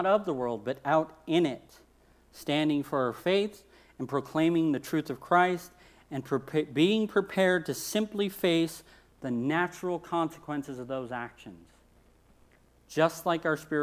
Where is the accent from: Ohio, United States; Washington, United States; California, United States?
California, United States; Well, I mean, I'm from California, so that's like, whatever. That's another Tuesday for us.